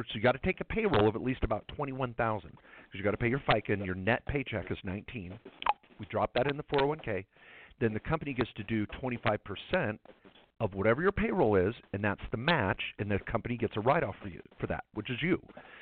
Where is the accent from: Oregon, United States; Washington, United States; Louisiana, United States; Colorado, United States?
Washington, United States; I was wearing my Russell Wilson socks, my Seattle Seahawks jacket, because I grew up in Washington State, so I was all go team Monday night.